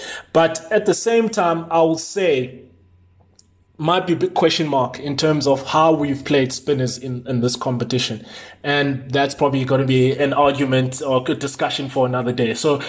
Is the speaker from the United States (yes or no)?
no; South Africa; And as a South African, we know for a fact that we can't have two spinners that can't contribute with a bat.